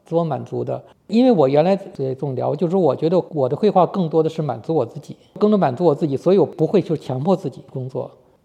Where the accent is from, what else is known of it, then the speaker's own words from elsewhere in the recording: China; 就是作为一个中国人来说，其实呢离那个差距是很远的。